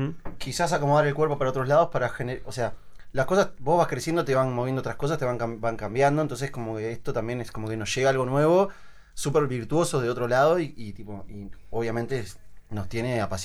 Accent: Uruguay; ahora estuve como 3 meses también en Río, y yo toco el pandeiro. O sea, imagínate yo caer como un uruguayo a tocar el pandeiro.

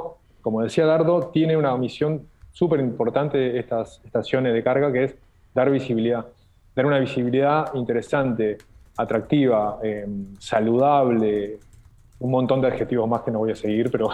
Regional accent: Uruguay; somos orgullosos, ¿no? como uruguayos y uruguayas

